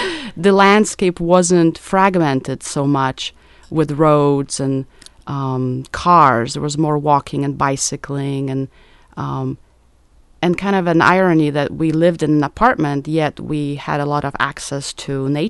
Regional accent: Tarnobrzeg, Subcarpathian Voivodeship, Poland; English is a second language; I grew up in Poland, and it was a little bit different because I was born in 73, and in a small town called Tarnobrzeg

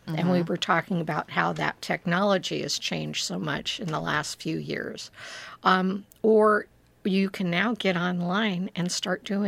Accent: Portland, Oregon, United States; also born or lived in Florida; Yeah, I grew up in Portland, but spent most of my adult life in Florida.

